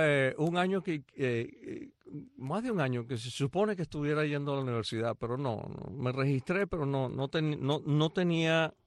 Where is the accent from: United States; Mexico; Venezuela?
Venezuela; born there; yo nací en Venezuela. Mi padre era de Boston, Massachusetts. Y mi mamá, ya los dos, digo era porque ya los dos murieron, mi mamá era de Maturín, de Venezuela.